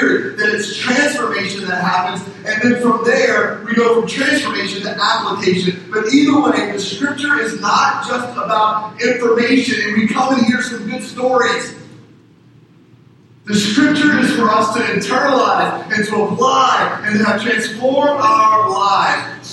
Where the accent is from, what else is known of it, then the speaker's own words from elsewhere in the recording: Nero, Texas, United States; my mom grew up in Canyon, Texas, and I was raised in Nero, Texas.